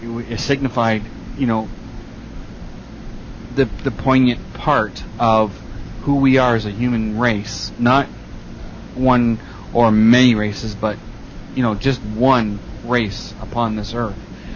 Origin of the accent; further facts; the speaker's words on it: Canada; I have family members who live in America, who are still in Scotland, England, and I'm a Canadian.